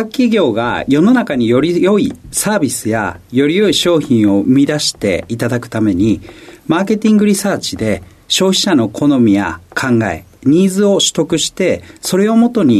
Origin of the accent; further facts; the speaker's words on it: Kobe, Hyogo, Japan; 兵庫県神戸市です。